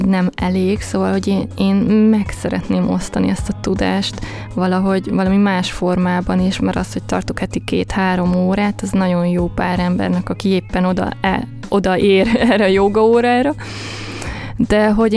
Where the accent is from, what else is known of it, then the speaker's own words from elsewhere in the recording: Tata, Komárom-Esztergom, Hungary; ugye én tatai származású vagyok, tehát akkor hazautaztam egyszer anyukámhoz